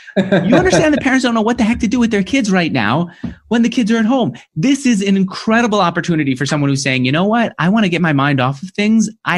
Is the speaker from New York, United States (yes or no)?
yes; New York, United States; now in San Francisco, United States; Now, I can no longer say that I'm a New Yorker, even though I live in California, in San Francisco.